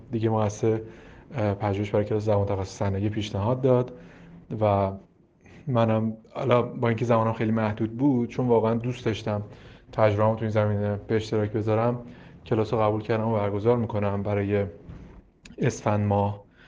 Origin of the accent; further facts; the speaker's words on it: Iran; moved away as an adult; دیگه از اون موقع از ایران اومدم، این کارشناسی ارشد دومم ایران نبود